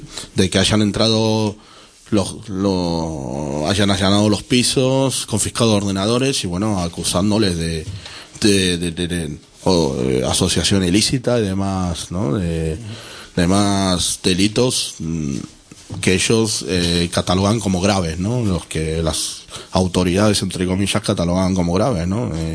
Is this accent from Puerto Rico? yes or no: no; Argentina; yo como buen argentino, como carne